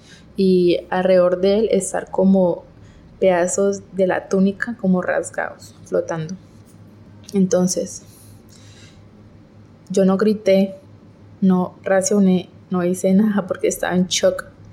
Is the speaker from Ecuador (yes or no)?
no; Colombia; soy de Colombia.